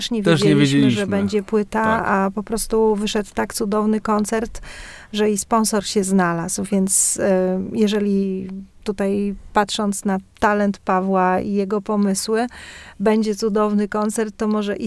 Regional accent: Włocławek, Kuyavian-Pomeranian Voivodeship, Poland; Ja nie mam wspomnień z Olsztynem z młodości, bo pochodzę z Włocławka.

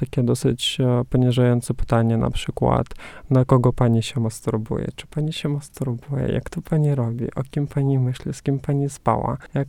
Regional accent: Siberia, Russia; now in Toruń, Poland; Przyjechałam z Torunia. Do Polski przyjechałam z Syberii.

